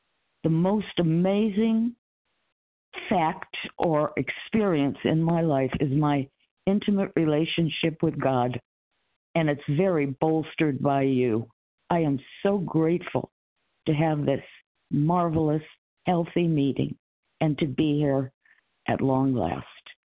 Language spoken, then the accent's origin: English; Connecticut, United States; I'm from Connecticut